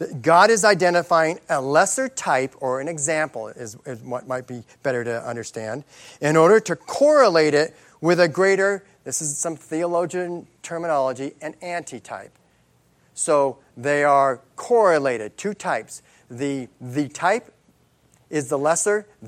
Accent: United States; I'm an American.

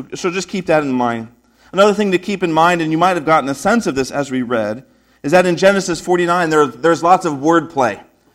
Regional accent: United States; I'm an American.

